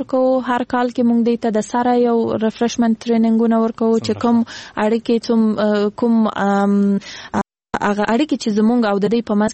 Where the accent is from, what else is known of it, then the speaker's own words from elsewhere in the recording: Kandahar, Afghanistan; now in Kabul, Afghanistan; زه خپل د کندهار د ولایت یم